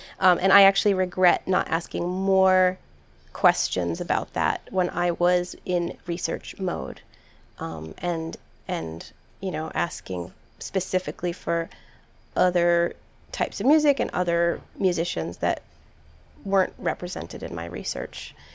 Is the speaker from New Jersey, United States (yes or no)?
no; Maine, United States; So, you know, it's funny because he lived in New Hampshire and I grew up in Maine.